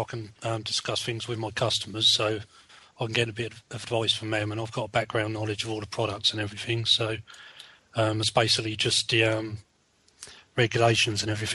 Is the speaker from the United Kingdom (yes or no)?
yes; Ipswich, East of England, United Kingdom; I'm from Ipswich, and I'm doing the full scope electrician's course.